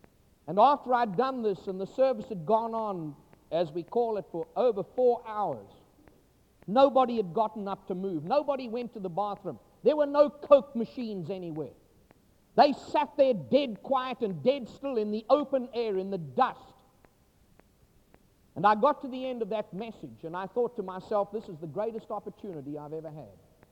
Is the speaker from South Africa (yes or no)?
yes; KwaZulu-Natal, South Africa; I grew up speaking Zulu. And Shangaan is a derivative of Zulu because I was born in Zululand. And even though I am not conversant in Zulu, I could basically understand some of the language.